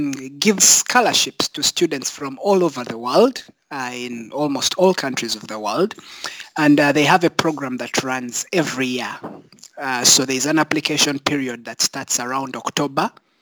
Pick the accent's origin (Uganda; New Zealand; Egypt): Uganda; English is a second language; So in my own country, because I am from Uganda